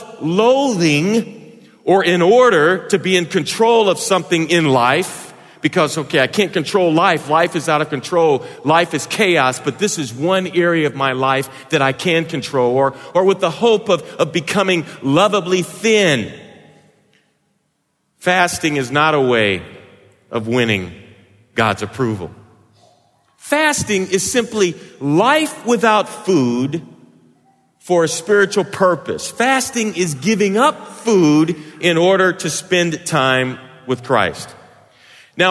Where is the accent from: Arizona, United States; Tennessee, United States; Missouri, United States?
Missouri, United States; St. Louis; Dick Gregory grew up in the same neighborhood I grew up in St. Louis.